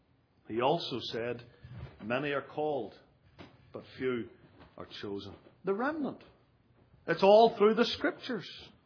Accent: Northern Ireland, United Kingdom; moved away as an adult; now in United States; I come from Northern Ireland, and it's pretty hard to hide it. Even after 11 years almost in America, I still talk like this.

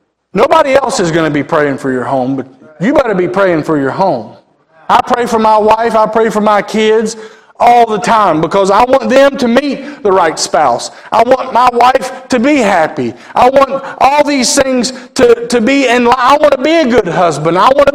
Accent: West Virginia, United States; When I was growing up in West Virginia, my mama and papa, they had water that was fed by a spring up on top of the hill.

